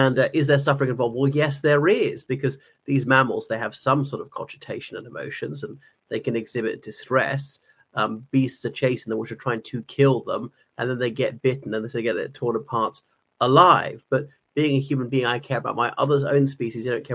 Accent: Ireland; from Ireland. Thank you for coming to my channel.

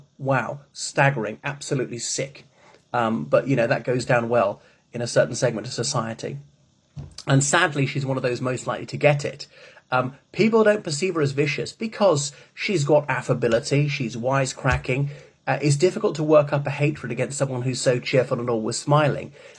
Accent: Ireland; from Ireland.

